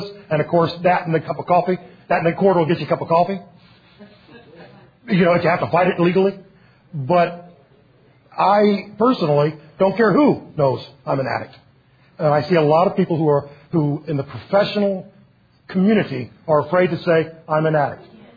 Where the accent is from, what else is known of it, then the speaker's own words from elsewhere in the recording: St. Petersburg, Florida, United States; I'm from St. Petersburg, Florida, and I'm an addict.